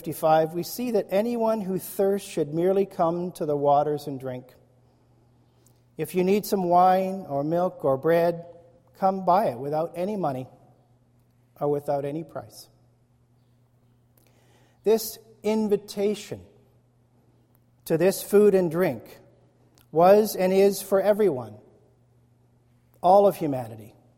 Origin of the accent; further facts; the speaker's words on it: Brandon, Manitoba, Canada; born there; I was born in Brandon, Manitoba.